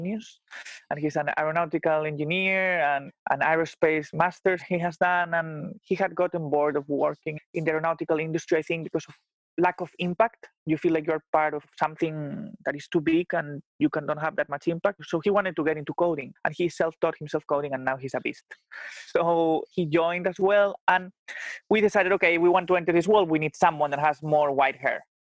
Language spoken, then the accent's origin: English; Santiago de Compostela, Galicia, Spain; English is a second language; So I am from Spain, from a city or town called Santiago de Compostela.